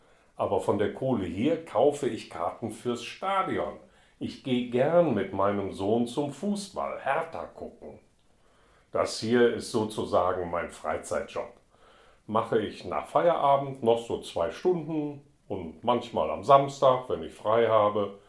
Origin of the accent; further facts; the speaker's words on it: Stuttgart, Baden-Württemberg, Germany; born there; now in Berlin, Germany; Ich sag mal, ich bin in Stuttgart geboren, aber seit über 40 Jahren Berliner.